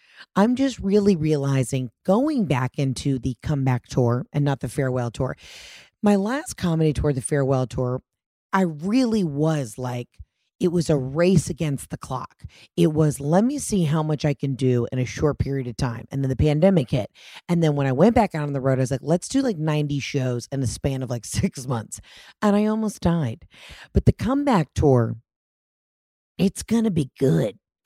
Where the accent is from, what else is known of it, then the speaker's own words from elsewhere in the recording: Atlanta, Georgia, United States; immediately I got like aggressive DMs from women in Chicago, Los Angeles, my hometown of Atlanta, Houston, being like, where is our city?